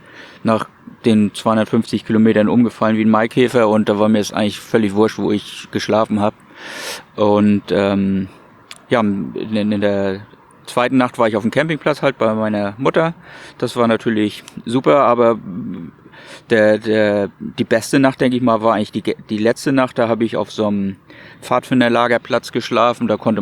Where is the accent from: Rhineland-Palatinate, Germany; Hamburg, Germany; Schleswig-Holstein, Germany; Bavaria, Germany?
Schleswig-Holstein, Germany; Und für mich als Schleswig-Holsteiner ist natürlich immer die Verlockung groß, hier die nächste Abfahrt nach Preetz oder nach Wankendorf-Plön, wo auch immer, hinzunehmen.